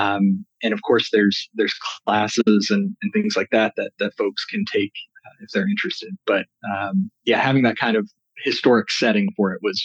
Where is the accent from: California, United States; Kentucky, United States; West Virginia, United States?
West Virginia, United States; Grafton; I grew up in North Central West Virginia and in a little town called Grafton.